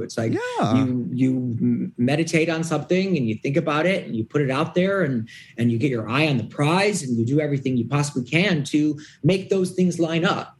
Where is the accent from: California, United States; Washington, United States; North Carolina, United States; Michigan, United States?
Michigan, United States; Detroit; Detroit, Michigan.